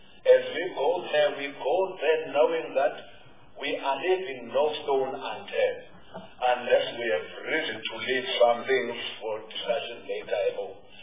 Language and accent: English; South Africa; English is a second language; What you say in English? I'm not English. I'm too much of a Zulu.